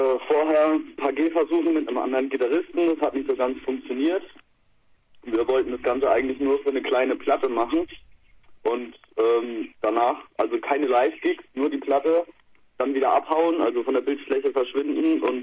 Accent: Germersheim, Rhineland-Palatinate, Germany; Aus der Pfalz, ja genau. Germersheim, Südwestpfalz oder irgendwo.

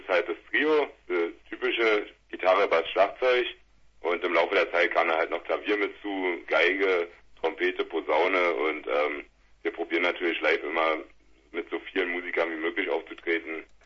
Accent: Gosen, Brandenburg, Germany; Gosen bei Berlin, also sozusagen, wir sind da groß geworden. Mein Bruder, der René, der Atze, ist halt mein Bruder, sind da groß geworden

